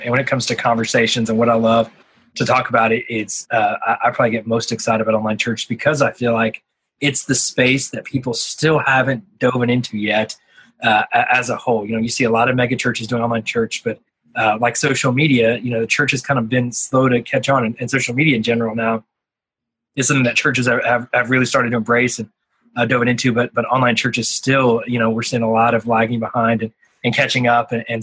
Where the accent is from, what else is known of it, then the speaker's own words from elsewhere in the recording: New York, United States; And as a New Yorker, and I don't really know anything about New York